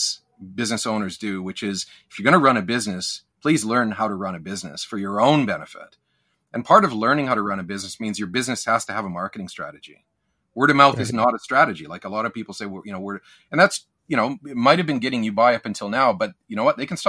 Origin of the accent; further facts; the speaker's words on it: Canada; I grew up in Canada